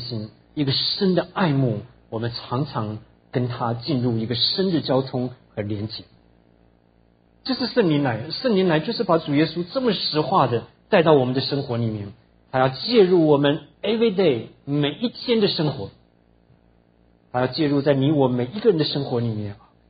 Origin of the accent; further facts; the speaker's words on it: Tainan, Taiwan; 那我们小的时候在台湾住，我住在台南